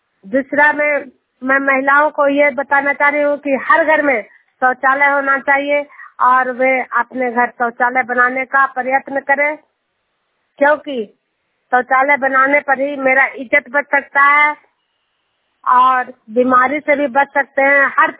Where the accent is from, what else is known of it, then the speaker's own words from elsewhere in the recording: Hilsa, Bihar, India; मैं नालंदा जिला के हिलसा प्रखंड जुनियार गांव की निवासी हूं।